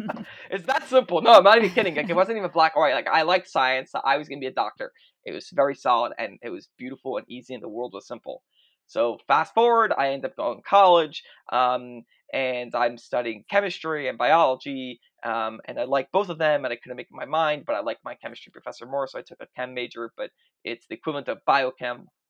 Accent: Brooklyn, New York, United States; I grew up in Brooklyn in mm-hmm. a really religious community.

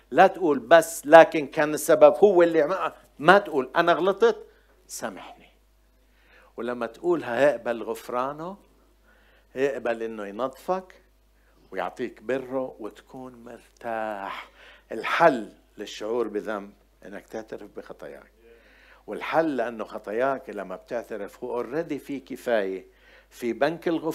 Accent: Homs, Homs Governorate, Syria; ما هو حاملني، حاملني صحني أنا حمصي.

